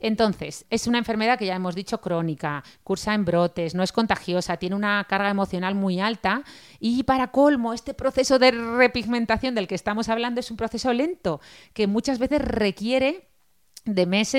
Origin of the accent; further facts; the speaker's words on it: Zaragoza, Aragon, Spain; born there; also born or lived in Granada; nuestra familia es de Granada, aunque luego nosotras hemos vivido siempre en Zaragoza. De hecho, yo nací en Granada, Rosa nació en Zaragoza